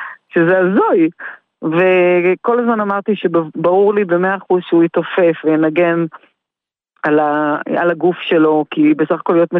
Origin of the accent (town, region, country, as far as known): Haifa, Haifa District, Israel; born or raised there